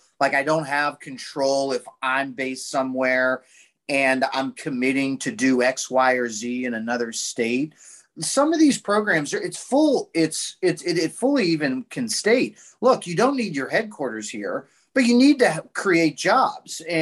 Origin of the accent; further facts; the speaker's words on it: Ohio, United States; I don't know if it was how I was raised in Ohio with, you know, humble roots.